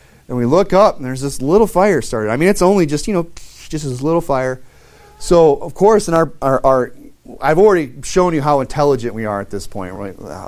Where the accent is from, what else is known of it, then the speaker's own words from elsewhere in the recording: Rapid City, South Dakota, United States; I grew up in Rapid City, South Dakota, we had Horseman Elementary School.